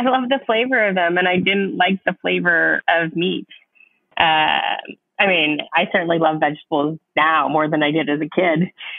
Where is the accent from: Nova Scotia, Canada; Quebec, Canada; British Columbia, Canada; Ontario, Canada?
Ontario, Canada; Toronto; I'm from Canada, Toronto to be exact.